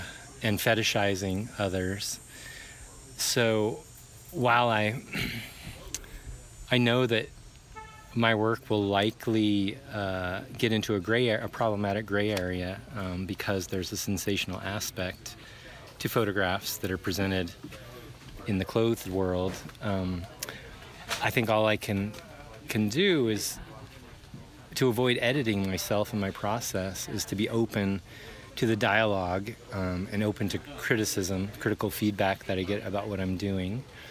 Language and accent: English; Missoula, Montana, United States; I'm from the United States, where I live and teach at the University of Montana in Missoula, Montana.